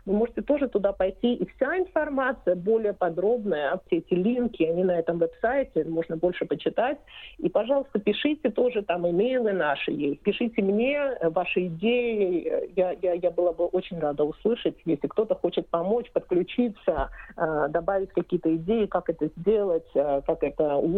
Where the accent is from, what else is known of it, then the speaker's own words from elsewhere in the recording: Georgia; Я сама из Грузии